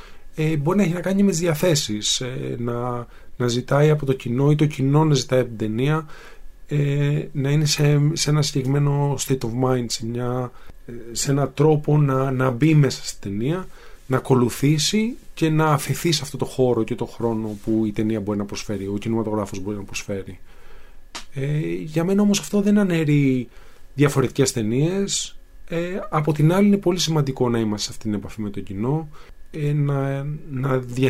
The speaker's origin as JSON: {"language": "Greek", "country": "Greece", "said": "μέσα από τις ναυτικές αφηγήσεις που έχουμε πολύ κοντά ως Έλληνες"}